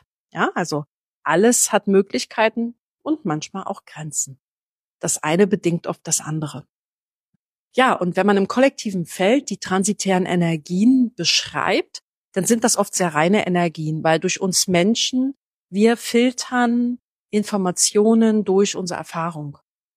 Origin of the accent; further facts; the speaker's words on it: Berlin, Germany; born there; ich bin zum Beispiel in Berlin geboren, in Berlin-Lichtenberg.